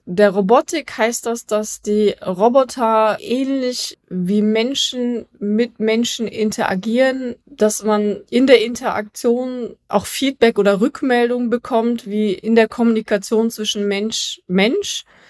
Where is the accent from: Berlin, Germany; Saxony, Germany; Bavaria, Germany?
Berlin, Germany; ich bin Berlinerin.